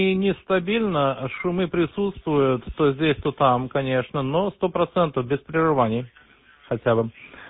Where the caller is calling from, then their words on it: Connecticut, United States; Штат Коннектикут, Восточное побережье.